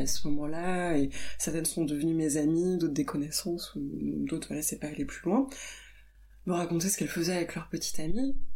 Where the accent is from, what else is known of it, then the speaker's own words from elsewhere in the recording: Paris, Île-de-France, France; à 15 ans, j'avais pas le droit de sortir de chez moi à Paris pour, oui, encore une fois, enfin, aller sortir la poubelle ou acheter une baguette